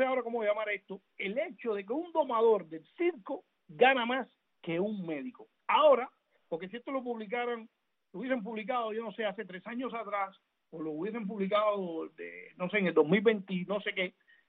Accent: Cuba

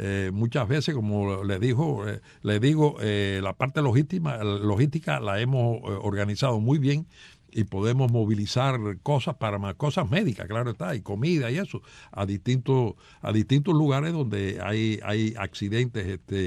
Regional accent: Placetas, Villa Clara, Cuba; El único guajiro que hay soy yo, que soy de Placeta.

